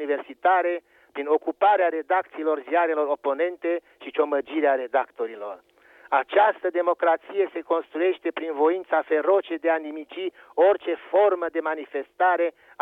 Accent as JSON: {"language": "Romanian", "country": "Romania", "said": "Nu mi-a fost însă niciodată mai rușine de mine ca român"}